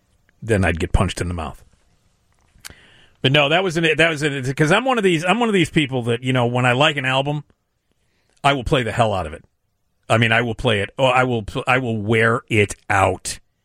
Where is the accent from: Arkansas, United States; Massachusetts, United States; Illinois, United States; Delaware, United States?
Illinois, United States; Chicago; But I was like, I'm from Chicago. You guys don't know what's going on.